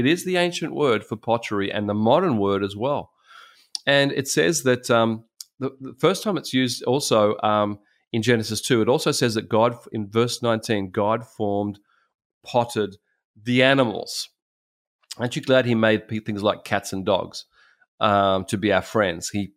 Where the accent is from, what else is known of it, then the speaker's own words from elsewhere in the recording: Australia; I'm from Australia, huge, big Australia.